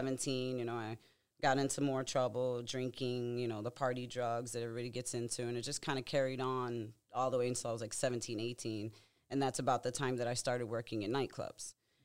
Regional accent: New Orleans, Louisiana, United States; I grew up mainly in New Orleans, so I was getting in a lot of trouble out there

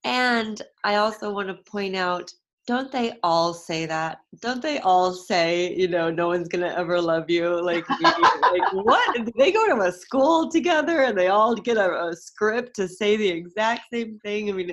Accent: California, United States; like everyone keeps pointing out that I'm obviously from California.

